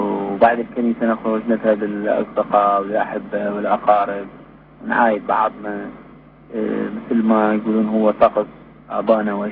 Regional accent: Iraq; now in United States; لان احنا طلعنا خارج العراق في اي فتره من فترات هذا الحكم المستبد

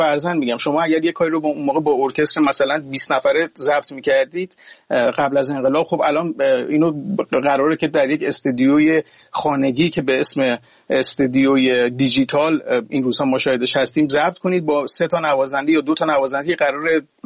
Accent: Iran; خب به هر حال همه ما ایرانی هستیم

